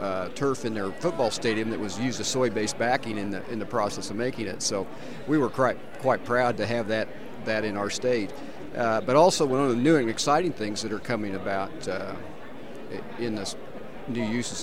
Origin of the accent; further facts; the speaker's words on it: Barrington, Kansas, United States; treasurer of the United Soybean Board, and I'm from Barrington, Kansas.